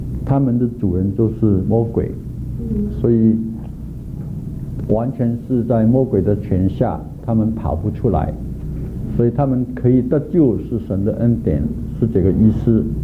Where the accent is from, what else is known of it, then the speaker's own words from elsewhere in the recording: China; 因为我们中国人骂人的就是你禽兽不如